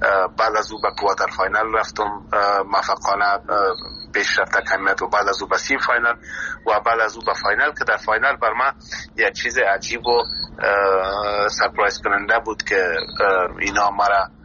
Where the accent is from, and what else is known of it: Afghanistan; born or raised there